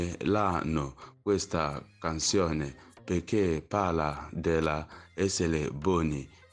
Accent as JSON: {"language": "Italian", "region": "South East", "country": "Nigeria", "second_language": "Italian", "said": "È una bella canzone della legione da dove vengo, a East della Nigeria, il Biafra"}